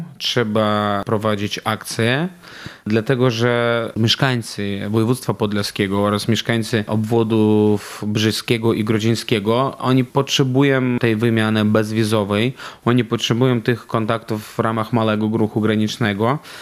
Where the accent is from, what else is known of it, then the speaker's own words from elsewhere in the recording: Belarus; bo ja pochodzę również z zachodniej Białorusi